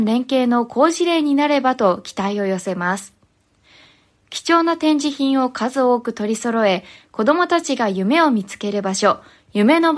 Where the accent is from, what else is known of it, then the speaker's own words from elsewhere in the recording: Saga, Japan; 私の出身地である佐賀県で行われている